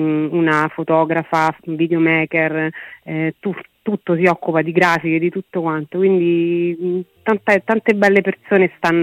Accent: Velletri, Lazio, Italy; qui del mio paese, di Velletri, nella mia città

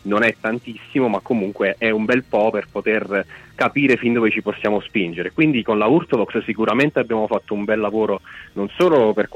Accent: Abruzzo, Italy; also born or lived in Rome; now in Bologna, Italy; No, io sono abruzzese.

